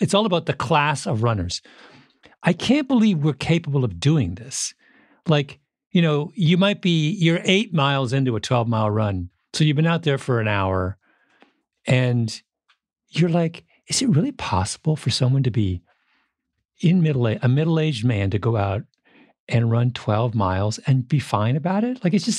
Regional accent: Canada; I grew up in Canada going running, I've gone running in minus 20 before

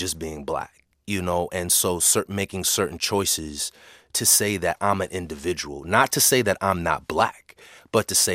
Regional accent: California, United States; And here it was, I was coming out from California.

